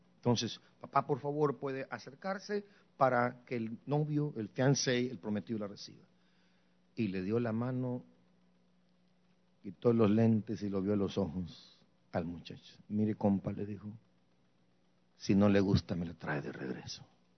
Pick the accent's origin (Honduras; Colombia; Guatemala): Guatemala; moved away; la Biblia que yo me traje cuando me vine de ilegal de Guatemala, era la Biblia de mi madre